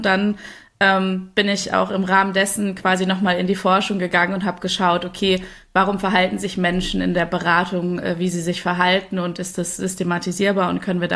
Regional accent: North Rhine-Westphalia, Germany; now in Munich, Germany; Ich bin 35 Jahre alt, mittlerweile irgendwie in München gestrandet, ursprünglich aus dem Ruhrgebiet.

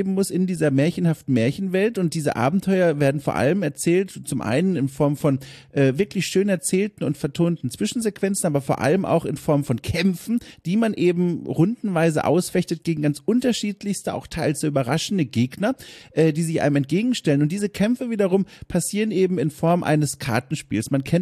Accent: South Germany, Germany; Floskelhafte Worteinlassung, die man in meiner Heimat Süddeutschland häufiger gesagt hat.

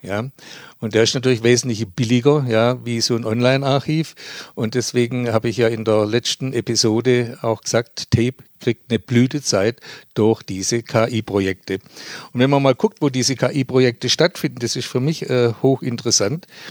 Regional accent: Stuttgart, Baden-Württemberg, Germany; ich bin ja Stuttgarter. Und als Stuttgarter liest man die Stuttgarter Zeitung.

